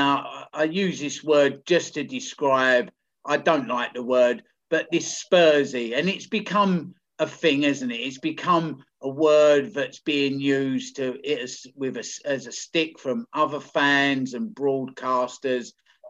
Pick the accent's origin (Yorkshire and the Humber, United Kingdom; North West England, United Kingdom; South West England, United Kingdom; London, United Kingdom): London, United Kingdom; Hackney; I'm from Hackney, but it's a lot of years.